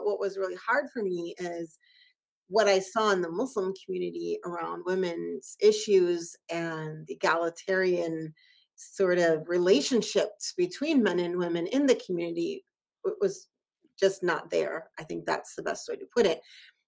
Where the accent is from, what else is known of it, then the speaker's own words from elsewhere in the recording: Minnesota, United States; born there; So I'm here in Minnesota right now, and I started out here. So I was born in Minnesota. I went to suburban high school.